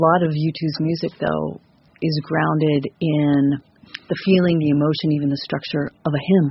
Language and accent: English; Idaho, United States; I'm from Idaho. I don't know if that's my particular dialect.